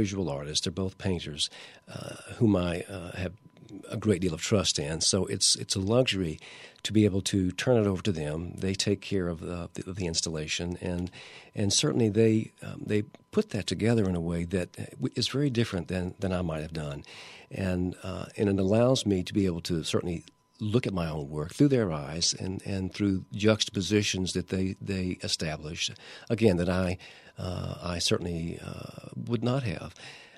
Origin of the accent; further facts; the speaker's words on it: Oxford, Mississippi, United States; now in Lafayette, United States; I grew up in Oxford, Mississippi, and studied at the University of Mississippi.